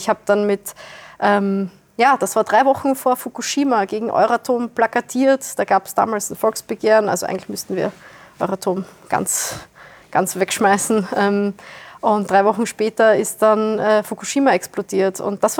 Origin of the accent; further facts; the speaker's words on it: Wiener Neustadt, Lower Austria, Austria; Ich komme aus Wiener Neustadt, südlich von Wien.